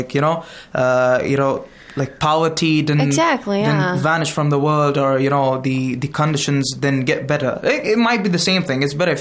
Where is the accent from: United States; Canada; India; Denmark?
India; from India.